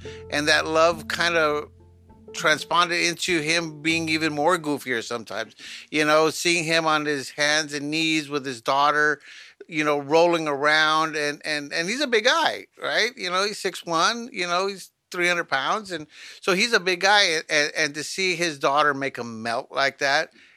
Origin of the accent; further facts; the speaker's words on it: Highland Park, United States; Me and Eric were 3 years apart. We grew up in Highland Park.